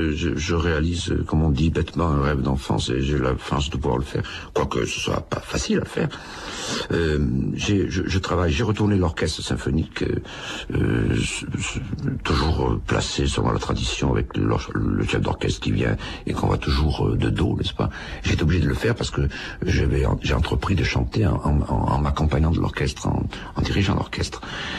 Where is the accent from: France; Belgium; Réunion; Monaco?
Monaco; je donne ce concert sur la place du Palais du Prince à Monaco, parce que je suis monégasque, et puis sur la place Saint-Marc à Venise, parce que je suis à moitié italien.